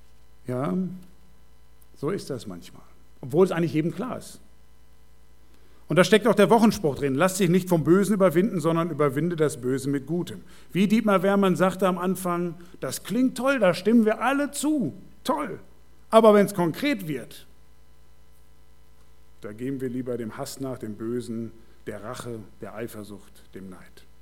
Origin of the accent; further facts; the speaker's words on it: Germany; Das ist Deutschland. Ich bin Deutscher.